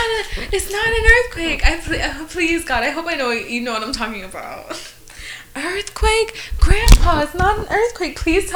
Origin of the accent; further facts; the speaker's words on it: New York, United States; born there; I was born in New York.